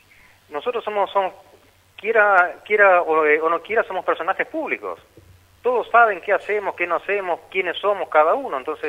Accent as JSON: {"language": "Spanish", "town": "Montecarlo", "region": "Misiones", "country": "Argentina", "tie": "born there", "said": "Yo soy nacido en Monte Carlo hace 48 años"}